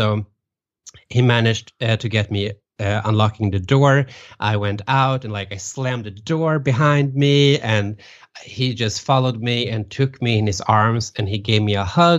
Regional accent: Västra Götaland, Sweden; English is a second language; I'm from the West Coast, close to Gothenburg.

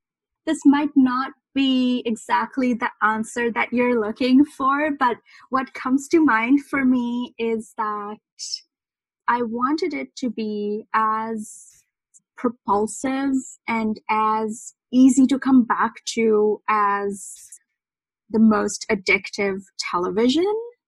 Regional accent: India; growing up in India, we were definitely exposed to all of these American things

